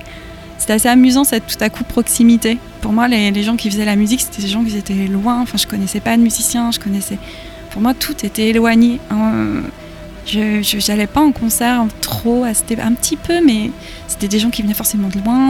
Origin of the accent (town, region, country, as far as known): Pays de la Loire, France; born or raised there